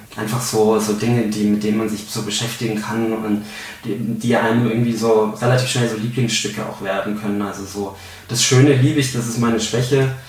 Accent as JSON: {"language": "German", "region": "Bavaria", "country": "Germany", "tie": "born there", "said": "Ich komme aus Franken eigentlich gebürtig und da ist es, da Franken eigentlich eine Bier- und Weinregion ist"}